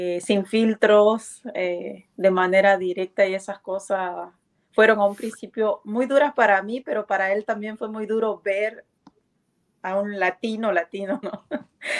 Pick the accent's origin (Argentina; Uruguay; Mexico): Argentina; moved away as an adult; now in Netherlands; tengo 32 años, soy de Argentina, soy mamá soltera también, tengo una niña de, una adolescente de 13 años. Y bueno, estoy viviendo aquí en Holanda ya hace 4 años, 4 años y pasados.